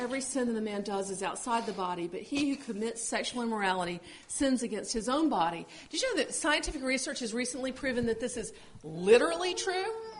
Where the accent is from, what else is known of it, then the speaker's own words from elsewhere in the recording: North Carolina, United States; Now, we're from North Carolina, and if you've been following our bathroom debate in North Carolina